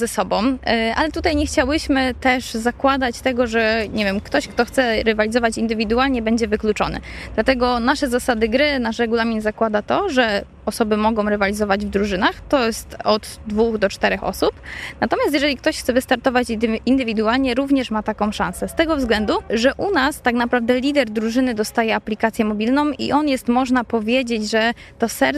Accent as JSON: {"language": "Polish", "town": "Konin", "region": "Greater Poland Voivodeship", "country": "Poland", "lives_now": "Poznań, Poland", "said": "Zresztą zarówno ja, jak i Patrycja nie pochodzimy z Poznania. Ja pochodzę z Konina, Patrycja ze Szczecina"}